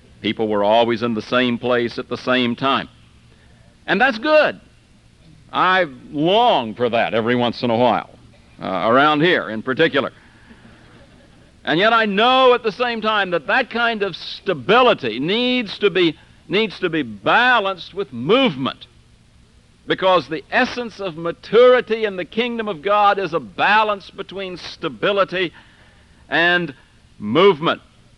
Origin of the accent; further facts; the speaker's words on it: Vero Beach, Florida, United States; I can go back to my hometown in Vero Beach, and I can get with some of my old childhood chums, my friends that I went to high school